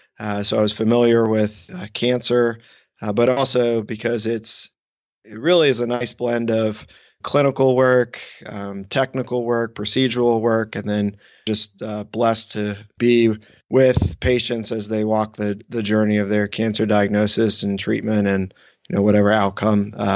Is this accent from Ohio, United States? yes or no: yes; Columbus, Ohio, United States; Live in Ohio. I grew up in Ohio, initially grew up in Columbus